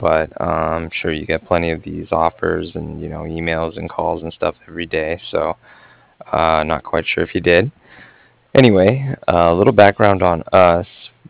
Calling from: Cardiff, Wales, United Kingdom; I'm calling from Cardiff.

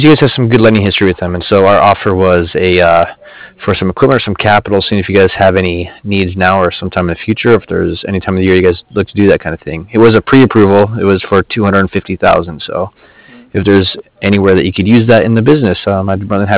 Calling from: Cardiff, California, United States; I'm calling from Cardiff. It's C-A-R-D-I-F-F, like Frank Frank.

